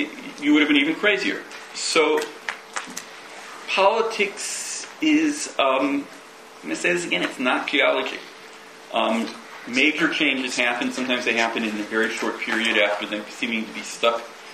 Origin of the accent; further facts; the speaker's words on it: United States; Growing up in the United States in the 60s and 70s